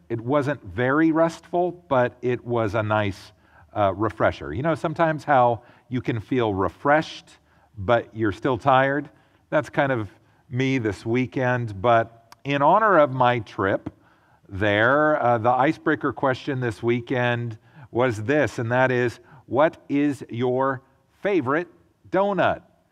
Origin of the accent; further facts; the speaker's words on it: Oregon, United States; I was gone this past week in my home state of Oregon